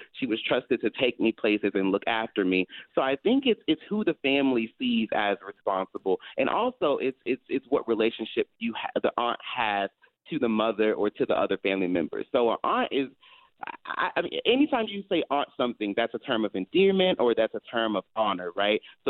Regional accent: Houston, Texas, United States; And I'm from Houston originally, so I don't know if that matters.

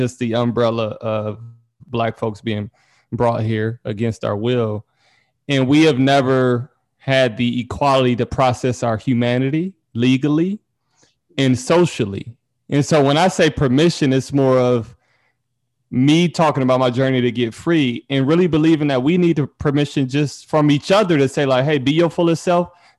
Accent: Detroit, Michigan, United States; I just talk about my journey growing up in Detroit, Michigan.

